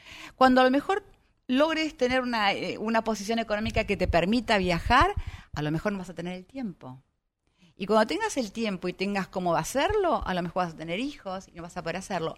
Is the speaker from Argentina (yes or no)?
yes; Buenos Aires, Argentina; born there; Yo nací aquí en Buenos Aires